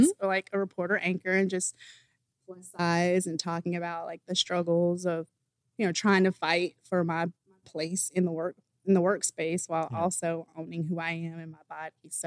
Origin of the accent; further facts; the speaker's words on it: Sherrill, South Carolina, United States; Like, again, I'm from Sherrill, South Carolina.